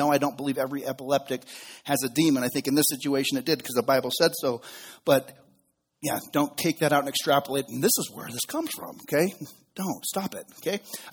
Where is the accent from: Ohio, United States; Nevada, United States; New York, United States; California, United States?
Nevada, United States; Reno; one of the greatest gifts I've ever been given in my life is being able to live in my hometown. I grew up here. I went to high school here. Robert McQueen High Lancers. Woo, yeah. Graduated from University of Nevada.